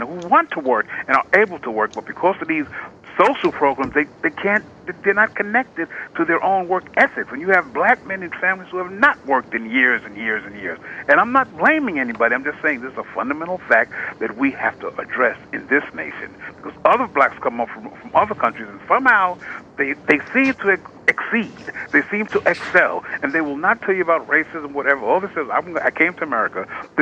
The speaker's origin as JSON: {"language": "English", "country": "United States", "said": "I'm an American, period."}